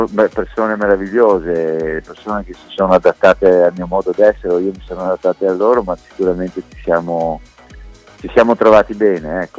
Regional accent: Veneto, Italy; io sono veneto, quindi non è che, però siamo sempre un po' più restia.

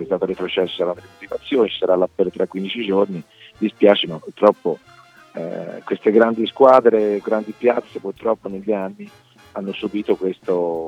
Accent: Florence, Tuscany, Italy; born there; io sono nato a Firenze

